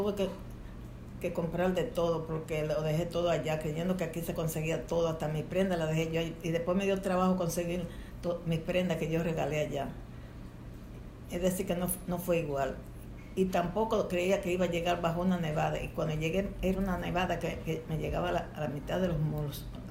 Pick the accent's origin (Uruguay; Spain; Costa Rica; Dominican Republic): Dominican Republic; Higüey, La Altagracia; now in United States; Mi país de origen es República Dominicana. Nací y me crié en Higüey.